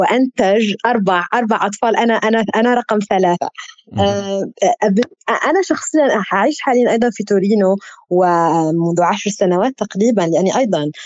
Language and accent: Arabic; Damascus, Damascus Governorate, Syria; born there; also born or lived in Algeria; في الجزائر حياتي منقسمة بين لهجتين، لهجة جزائرية وهي لهجة والدي، ولهجة شامية لأن لهجة أمي وأنا من مواليد دمشق.